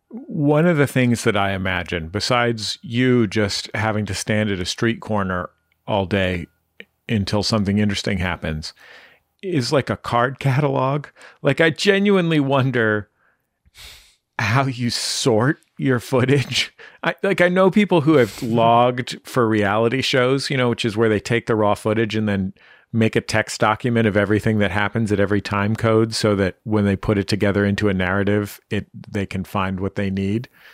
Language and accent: English; San Francisco, California, United States; There was a place near where I grew up in San Francisco that was called Palace Meats.